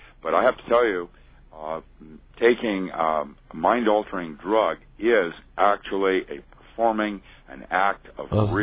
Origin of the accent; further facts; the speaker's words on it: Bellingham, Washington, United States; I discovered Biocystis was growing up in Bellingham. We had Liberty Caps in just